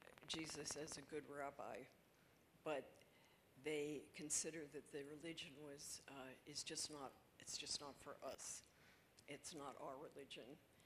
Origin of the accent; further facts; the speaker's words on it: East Coast, United States; And especially, I think, for me growing up on the East Coast, there was a lot of personal sense of anti-Semitism, or being othered, or being different, or being not accepted.